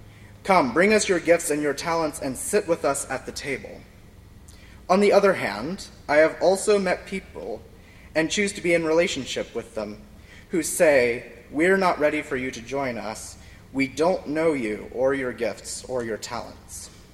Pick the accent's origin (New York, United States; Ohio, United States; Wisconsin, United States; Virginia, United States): Virginia, United States; Lynchburg; In my hometown of Lynchburg, I can easily pass by at least half a dozen churches while I'm out and about